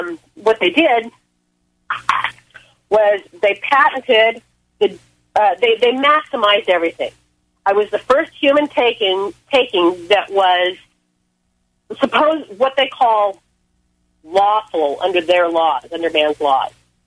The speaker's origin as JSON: {"language": "English", "region": "California", "country": "United States", "said": "I'm from Southern California. I was in the LA area, which is where this happened."}